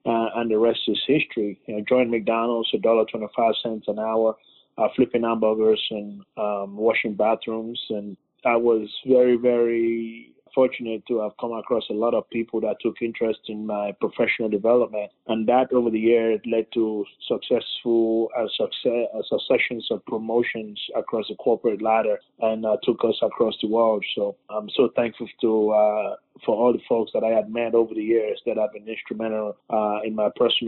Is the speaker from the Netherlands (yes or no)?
no; Lagos, Nigeria; moved away; also born or lived in London / South Africa / United States; Yes, I was born and raised in Lagos to my early years before I headed out of there to Europe.